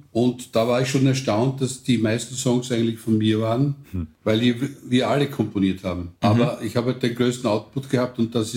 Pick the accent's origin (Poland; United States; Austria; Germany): Austria; Ollersdorf, Burgenland; Im Burgenland, dort wo ich herkomme, aus Ollersdorf